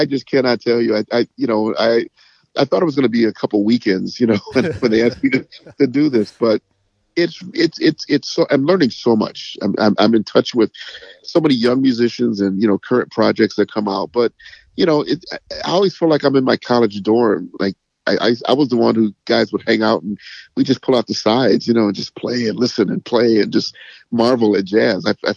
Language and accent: English; Kankakee, Illinois, United States; You know, it's in my hometown because we're talking about the river. It's on the Kankakee River.